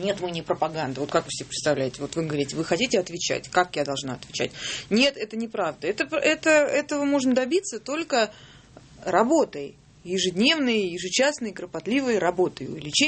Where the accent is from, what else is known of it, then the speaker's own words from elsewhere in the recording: Russia; Я говорю, я из России.